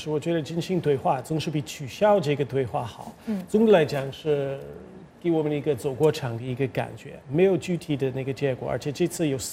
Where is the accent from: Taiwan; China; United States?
United States; 我们美国人